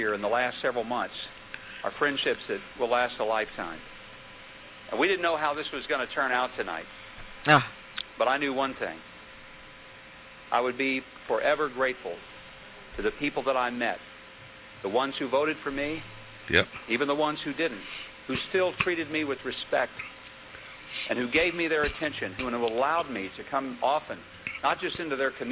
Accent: Arkansas, United States; I wasn't sure that I would ever be able to love a state as much as I love my home state of Arkansas.

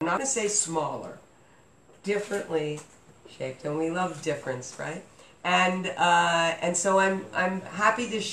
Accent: Philadelphia, Pennsylvania, United States; We're going to go to Philly, my hometown, where I first learned about love.

